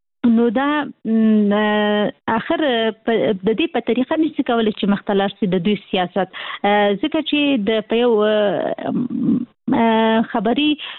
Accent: Kabul, Afghanistan; موږ خاصي د کابل یو

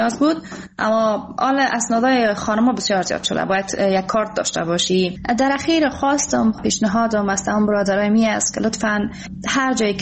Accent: Afghanistan; افتخار میکنم واقعا که من یک افغان هستم

